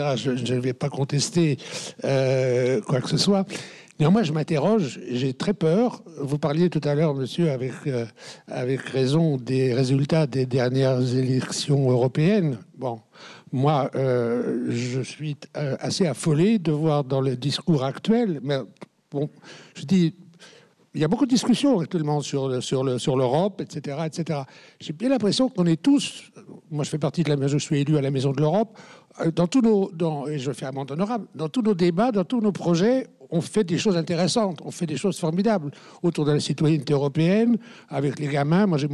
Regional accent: Bordeaux, Nouvelle-Aquitaine, France; Par exemple, moi, je suis bordelais.

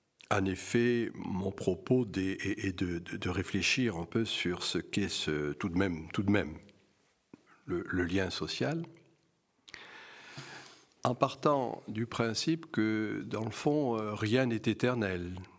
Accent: Occitanie, France; dans mon pays, puisque tu as rappelé que j'étais de l'Hérault

